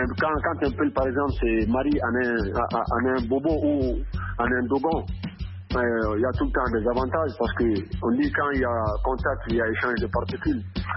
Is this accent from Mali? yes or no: yes; Mali; tout comme ici chez nous au Mali